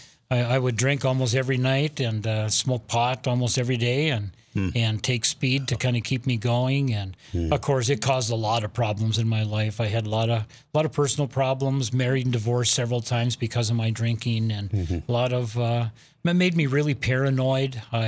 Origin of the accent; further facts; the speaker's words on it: Dahlen, North Dakota, United States; also born or lived in Fordville; I was born in northeastern North Dakota, a little town called Fordville, North Dakota. And I grew up on a farm about 12 miles from there near a little town called Dahlin, Nort